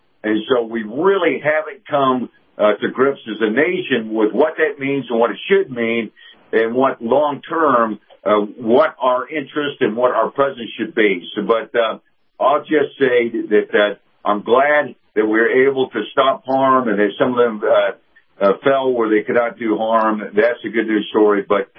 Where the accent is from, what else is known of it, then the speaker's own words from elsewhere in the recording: United States; As an American, I'm very interested